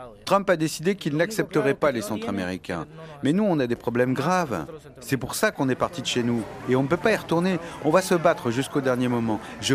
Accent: Honduras; Moi, ça me semble complètement absurde, cette histoire, parce que je viens du Honduras.

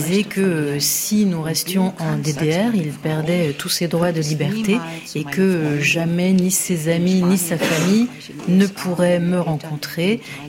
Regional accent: Berlin, Germany; French is a second language; je viens de Berlin-Est, où je suis née.

